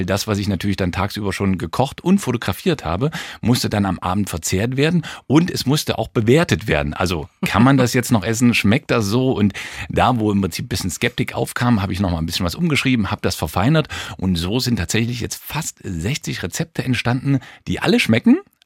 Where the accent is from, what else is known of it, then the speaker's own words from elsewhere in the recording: Leipzig, Saxony, Germany; Und ich bin gebürtiger Leipziger